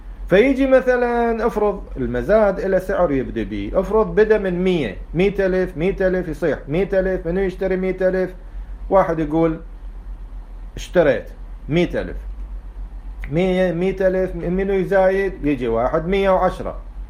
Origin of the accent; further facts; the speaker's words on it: Basra, Basra Governorate, Iraq; يعني تدري الفاو يعني هنا عندنا بالبصرة أقصى الجنوب على الخليج العربي